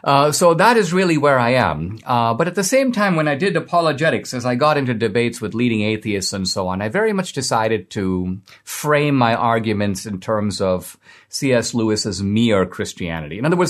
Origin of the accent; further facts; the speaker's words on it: India; I grew up in India, and even though India is a Hindu country, my family was and is Catholic. We're part of a small Catholic minority in India, about 3%.